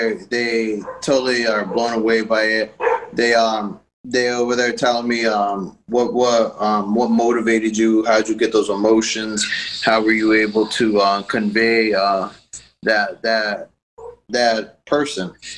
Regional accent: California, United States; I'm a Hispanic guy that speaks slang. I grew up in California, so my Spanish is a little iffy, too.

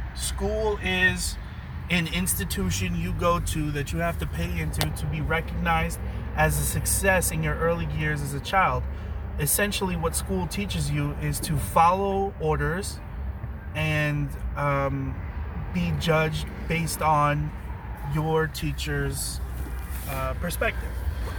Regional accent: New York, United States; And, you know, we're from New York, so we think, oh, that's going to be a fight or something.

